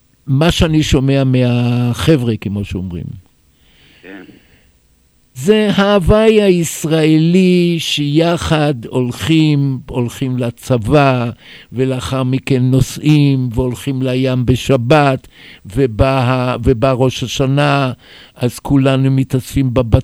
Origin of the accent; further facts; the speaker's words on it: Tel Aviv, Tel Aviv District, Israel; אני זוכר בילדותי, גרתי באזור, באזור הבימה בתל אביב